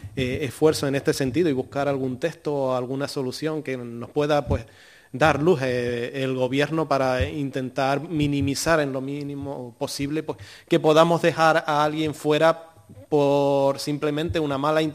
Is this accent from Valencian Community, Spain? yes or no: no; Valle Gran Rey, Canary Islands, Spain; en mi pueblo, en Valle Gran Rey, donde se conoce todo el mundo y todos sabemos las necesidades que tiene el vecino